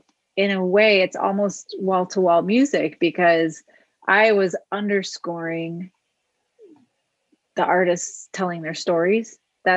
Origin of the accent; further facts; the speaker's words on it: Illinois, United States; So I grew up outside Chicago, and I did my undergrad at Northwestern.